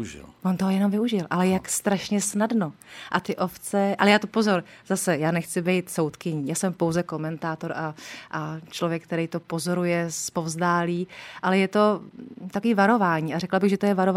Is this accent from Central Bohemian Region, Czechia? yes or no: yes; Votice, Central Bohemian Region, Czechia; also born or lived in Benešov; Já pocházím původně z Votic a tam jsem prožila i jako svůj život, ale narodila jsem se v Benešově.